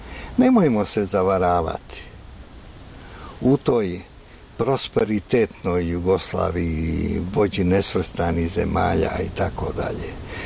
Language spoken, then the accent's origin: Bosnian; Bosnia & Herzegovina